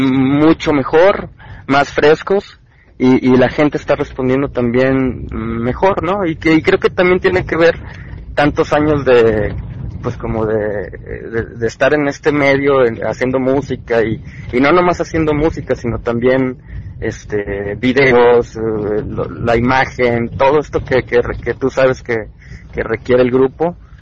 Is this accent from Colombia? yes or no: no; Mexico; nosotros partiendo de que somos mexicanos